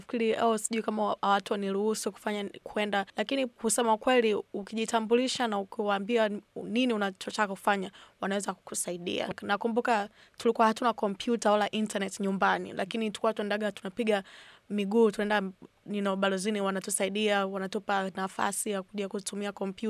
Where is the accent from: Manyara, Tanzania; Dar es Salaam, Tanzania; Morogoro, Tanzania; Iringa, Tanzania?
Dar es Salaam, Tanzania; Temeke; born there; Make mimi mwenyewe nimezaliwa Temeke, huko mtaa huko Temeke Changombe wanakuita, kwa hiyo huko ni kitongoji duni.